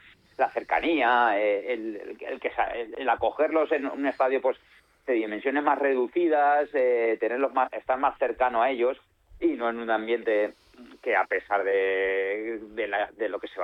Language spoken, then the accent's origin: Spanish; Torrent, Valencian Community, Spain; de Torrent, como ciudadano aquí, mi ciudad y mi pueblo, yo le llamo pueblo, tengo muchos recuerdos